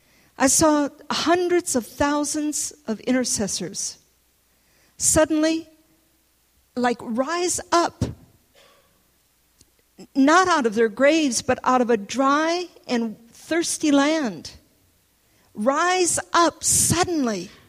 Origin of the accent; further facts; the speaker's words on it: Michigan, United States; also born or lived in New Orleans; You know, I was born and raised in Michigan, and believe me, we have thunderstorms in Michigan.